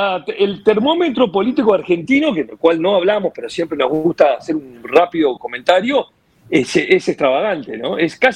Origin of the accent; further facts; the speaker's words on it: Madrid, Community of Madrid, Spain; born there; No te olvides que yo nací en España, Madrid.